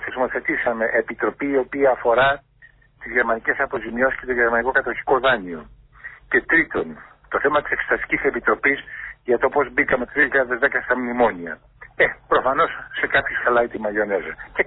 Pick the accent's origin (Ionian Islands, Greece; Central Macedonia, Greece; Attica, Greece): Ionian Islands, Greece; Στην πατρίδα μου, στην Κεφαλονία.